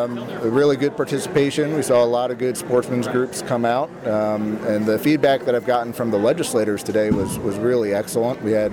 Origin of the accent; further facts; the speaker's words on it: New York, United States; moved away as an adult; also born or lived in Washington, D.C., United States; now in Vermont, United States; I grew up in Ulster County, New York. That's where I got my start. Started hunting and fishing in New York, recreational shooting as well. Went down to D.C. for a few years, and now I find myself up in southern Vermont.